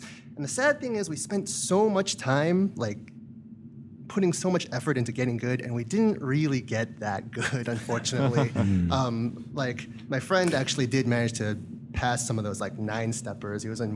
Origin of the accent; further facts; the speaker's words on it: California, United States; I'm from the Bay Area.